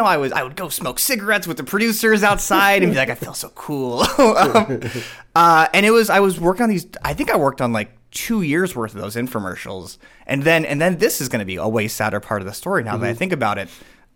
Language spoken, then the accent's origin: English; Los Angeles, California, United States; I'm from Los Angeles, born and raised.